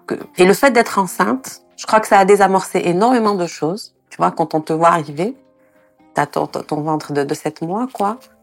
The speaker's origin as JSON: {"language": "French", "country": "Algeria", "said": "Enfin, je sais pas, je suis une Algérienne. Voilà, j'ai 48 ans"}